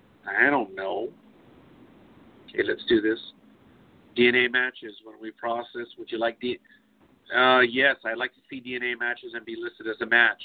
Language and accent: English; Spain; I'm expecting to discover Persian, my Moorish heritage, being that I am from Spain.